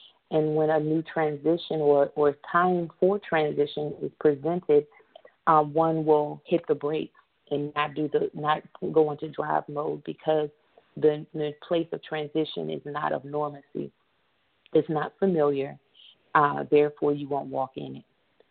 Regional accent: Maryland, United States; We know definitely in the northern area, I'm from Maryland, and when the seasons change from summer to fall, the trees start changing colors

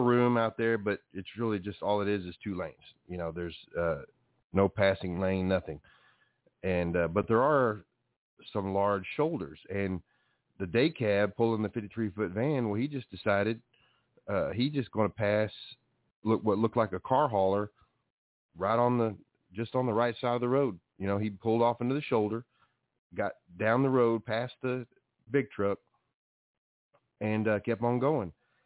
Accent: Texas, United States; because I was raised in Texas down here, and we got a lot of big roads down here

